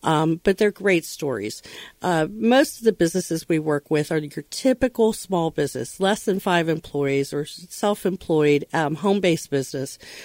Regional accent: Pittsburgh, Pennsylvania, United States; Yes, growing up in Pittsburgh, we would get confused on Saturdays because we thought the Steelers were playing, and it was actually the Hawkeyes.

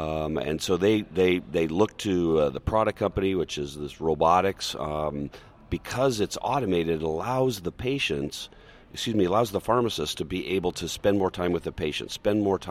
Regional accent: Boone, United States; Yeah, I grew up in Boone. My dad was the hospital administrator in Boone, so I started working at my dad's hospital when I was 12 or 13

